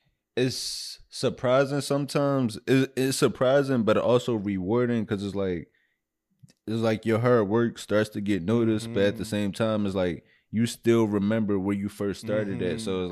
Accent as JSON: {"language": "English", "town": "Philadelphia", "region": "Pennsylvania", "country": "United States", "said": "But it also definitely does catch me off guard because I'm still from Philly"}